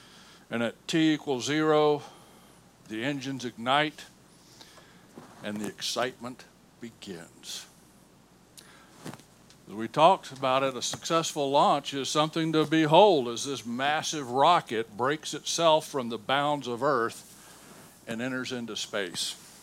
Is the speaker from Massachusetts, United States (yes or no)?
no; Alabama, United States; And, of course, my hometown was in the middle of all of that because that's where Marshall Space Flight Center was.